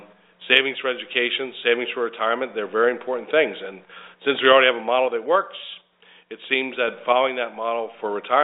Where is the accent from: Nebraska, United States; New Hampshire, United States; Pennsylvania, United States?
Pennsylvania, United States; Allentown; From Allentown, born and raised in Allentown